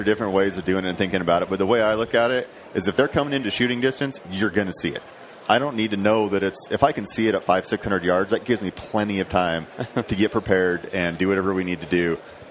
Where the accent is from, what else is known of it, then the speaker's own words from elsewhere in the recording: St. George, Utah, United States; also born or lived in Northern Idaho; I'm born in Northern Idaho. I've been living in St. George since, Santa Clara, technically, I guess, since I was like 8.